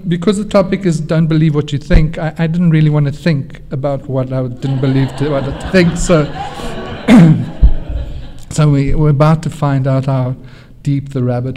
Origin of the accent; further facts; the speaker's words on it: South Africa; now in Canada; I'm South African. I'm living in Canada.